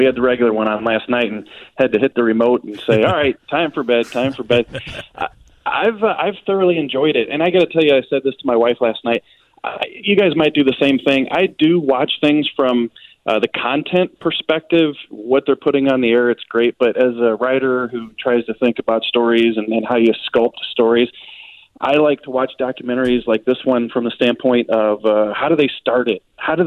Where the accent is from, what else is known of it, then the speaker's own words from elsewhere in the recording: St. Louis, Missouri, United States; even though I grew up here in St. Louis and was a Blues fan early on before I got a job as a journalist.